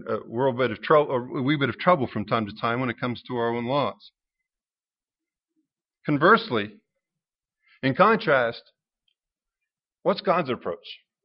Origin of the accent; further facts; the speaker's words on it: Ohio, United States; I remember when I was growing up in Ohio and spending time over at the cousin's house.